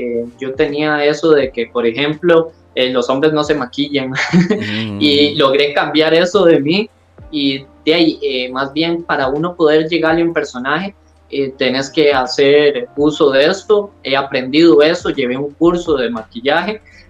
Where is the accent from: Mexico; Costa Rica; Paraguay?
Costa Rica; no es porque soy tico, no voy a tener oportunidades.